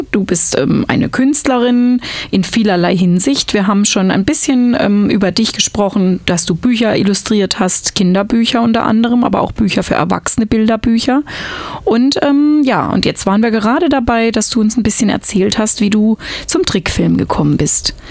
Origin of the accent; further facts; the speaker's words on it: Southern Germany, Germany; Ich komme zwar aus Süddeutschland, aber trotzdem hat man einfach ein Bild von diesen norddeutschen Leuten dadurch vermittelt bekommen.